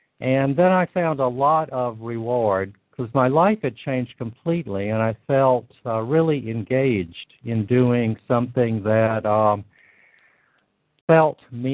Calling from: China; I'm calling you from China.

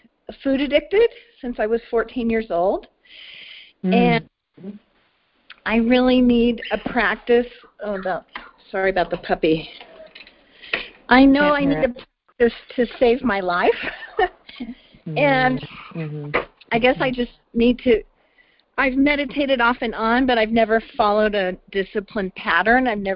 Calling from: Santa Fe, New Mexico, United States; I'm calling in from Santa Fe, New Mexico.

